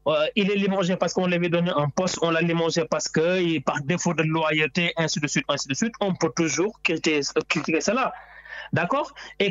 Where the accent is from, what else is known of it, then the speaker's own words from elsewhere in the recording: France; Parce que nous sommes des Français à part entière.